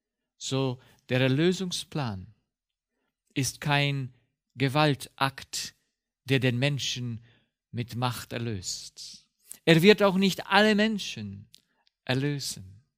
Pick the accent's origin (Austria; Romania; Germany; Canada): Romania; ich komme ja aus Rumänien